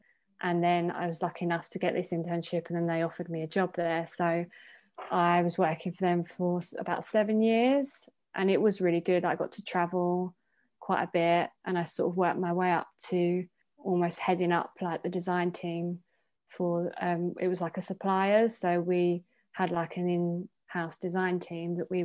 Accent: East of England, United Kingdom; But as a girl, I suppose growing up in Essex as well, I was very like fashion conscious.

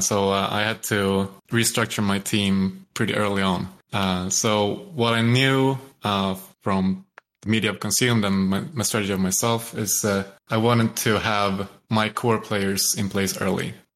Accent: Sweden; English is a second language; as a Swede, all of a sudden I'm not supporting Zlatan, which is like a really weird sensation growing up in Sweden.

